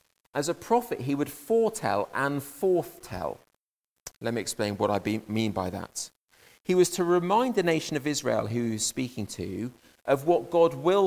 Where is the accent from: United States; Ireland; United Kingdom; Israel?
United Kingdom; Liverpool, North West England; born there; I was born in Liverpool